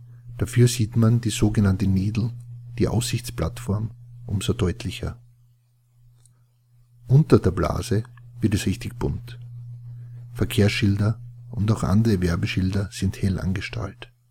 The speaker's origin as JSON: {"language": "German", "town": "Graz", "region": "Styria", "country": "Austria", "tie": "born or raised there", "said": "Entstanden ist dieses Bild am späten Abend in meiner Heimatstadt Graz."}